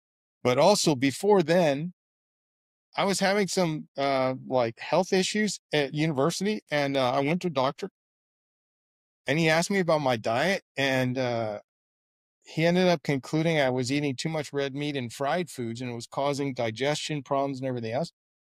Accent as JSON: {"language": "English", "town": "Peoria", "region": "Illinois", "country": "United States", "tie": "born or raised there", "said": "I grew up in Illinois in the States, in Peoria."}